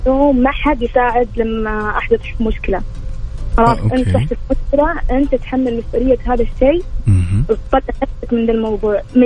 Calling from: Riyadh, Riyadh Province, Saudi Arabia

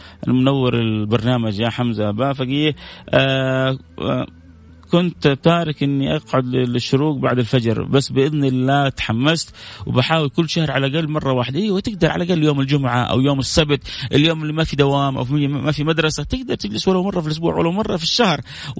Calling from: Jeddah, Makkah Province, Saudi Arabia

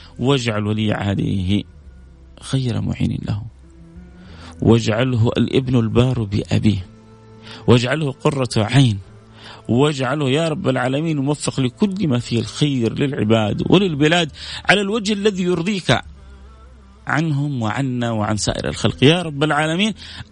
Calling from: Jeddah, Makkah Province, Saudi Arabia

